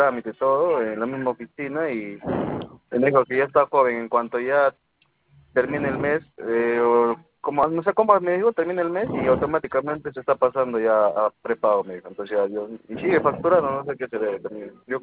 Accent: Huánuco, Peru; yo soy de Huánuco

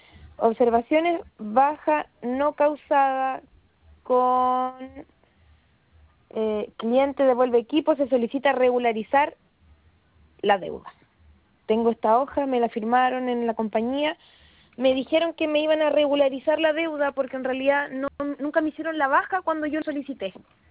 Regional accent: Lautaro, Araucanía, Chile; yo soy de Lautaro, he tenido que ir a Temuco, a otra ciudad, a la compañía

